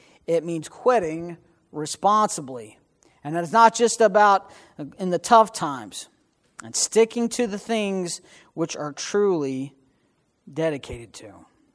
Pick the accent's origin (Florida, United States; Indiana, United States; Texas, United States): Indiana, United States; Indianapolis; I come from Indianapolis, from the west side.